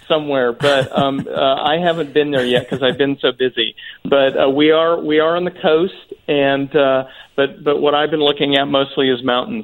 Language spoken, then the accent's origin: English; Pacific Northwest, United States; now in Philadelphia, United States; I should add that I'm not from Philadelphia, from the Pacific Northwest.